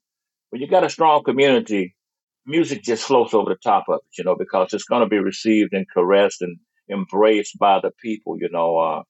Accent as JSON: {"language": "English", "region": "Louisiana", "country": "United States", "moved": "yes", "said": "You know, it's just like when I came here in 1957 from Louisiana, if you would have asked me about 2024, I would have been sure that we would have had flying cars by now."}